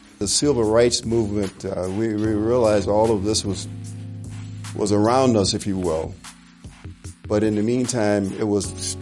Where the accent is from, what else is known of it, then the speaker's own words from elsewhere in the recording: La Porte, Texas, United States; I'm from La Porte, Texas, and the city of La Porte did not have a school accommodations for black students beyond the eighth grade because of segregation.